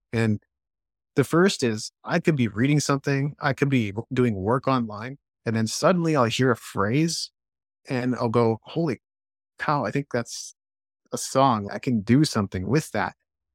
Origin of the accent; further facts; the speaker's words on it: Japan; I was attracted to music initially when I was growing up in Japan.